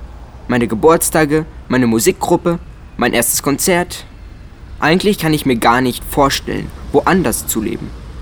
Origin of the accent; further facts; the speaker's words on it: Munich, Bavaria, Germany; Ich gehöre halt echt hierhin. Ich bin ein echter Münchner.